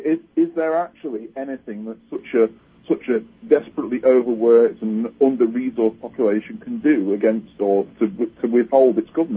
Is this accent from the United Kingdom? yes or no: yes; England, United Kingdom; I'm from England.